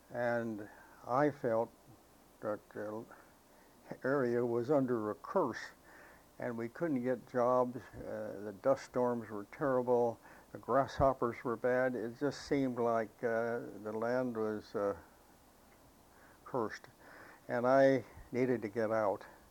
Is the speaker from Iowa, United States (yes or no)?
yes; Boone, Iowa, United States; also born or lived in Cherokee; Lived mostly in Boone, Iowa. Moved to Haywarden my senior year in high school and graduated from high school here.